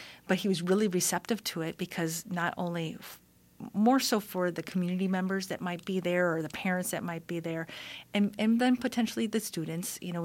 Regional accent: Wisconsin, United States; So I said, well, you know, here I'm from Wisconsin and we get 70% of the funds.

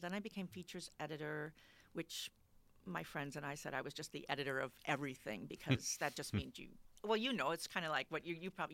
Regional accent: Janesville, Wisconsin, United States; So I grew up in, I was born in Janesville.

